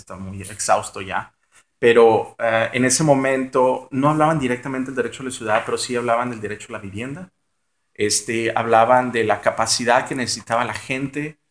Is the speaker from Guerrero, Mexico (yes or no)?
no; Tijuana, Baja California, Mexico; also born or lived in Mexico City; O sea, yo nací en la Ciudad de México, yo me fui a Tijuana porque, pues estaba muy chiquito, pero a los 11 años